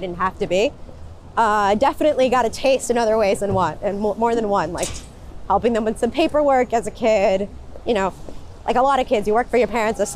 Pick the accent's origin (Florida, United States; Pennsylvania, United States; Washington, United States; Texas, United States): Florida, United States; Miami; Born and raised in Miami, Florida.